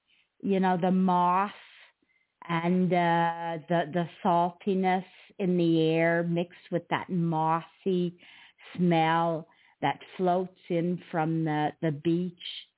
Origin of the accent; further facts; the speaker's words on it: Quebec, Canada; my childhood growing up in the Gaspé right by the St. Lawrence, you know, so the beach was right there too.